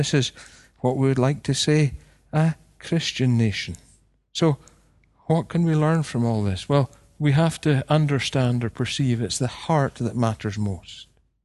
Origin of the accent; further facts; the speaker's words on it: Scotland, United Kingdom; You know, and we're like that. We're still like that. We are Scottish. We can sing